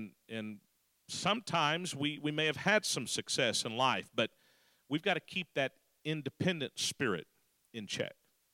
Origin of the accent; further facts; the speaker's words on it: Texas, United States; Now, I'm from Texas.